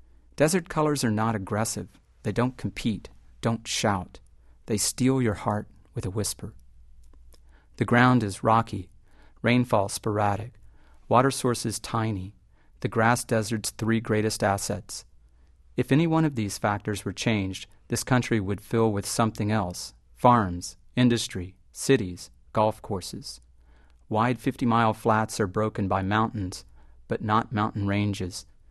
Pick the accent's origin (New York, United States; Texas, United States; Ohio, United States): Texas, United States; The Elm Fork kind of meanders its way right in between, and I grew up right on the Elm Fork.